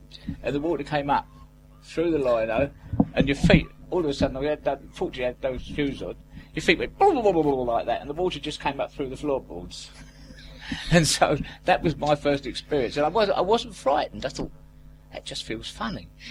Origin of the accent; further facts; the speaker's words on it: Canvey Island, East of England, United Kingdom; Well, I came out from Canvey with my brothers and sister, and we actually came to Benfleet.